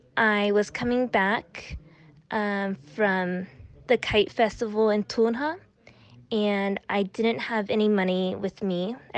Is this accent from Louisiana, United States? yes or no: no; California, United States; I'm from Southern California in the United States.